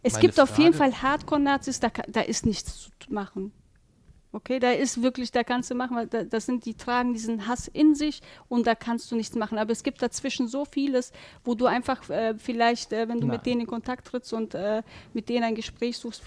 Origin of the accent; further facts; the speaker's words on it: Warburg, North Rhine-Westphalia, Germany; Also, bei uns in Warburg, ne, gab es einen Schlecker damals, als es noch Schlecker gab. Und meine Schwester und ich sind reingegangen.